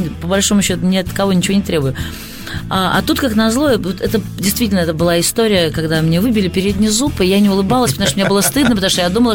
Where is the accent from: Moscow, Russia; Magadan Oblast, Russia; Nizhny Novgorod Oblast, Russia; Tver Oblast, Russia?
Magadan Oblast, Russia; Magadan; я же когда приехала из Магадана, я была такая очень, я была очень откровенная